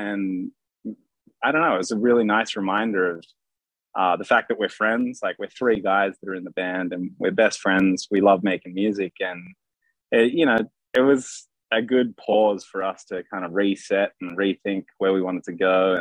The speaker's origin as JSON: {"language": "English", "town": "Sydney", "region": "New South Wales", "country": "Australia", "tie": "born or raised there", "said": "Like, you know, in Australia, we grew up in Sydney."}